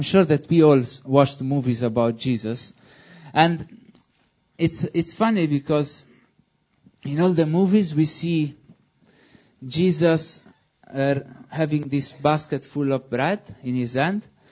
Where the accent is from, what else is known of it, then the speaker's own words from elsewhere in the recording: Italy; English is a second language; I know that my accent can trick you. I'm not a British man. I am Italian